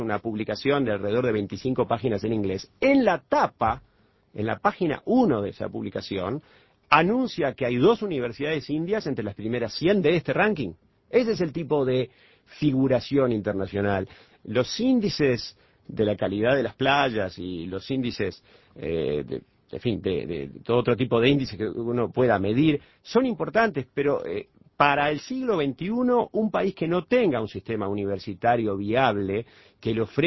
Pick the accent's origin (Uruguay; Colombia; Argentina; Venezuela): Uruguay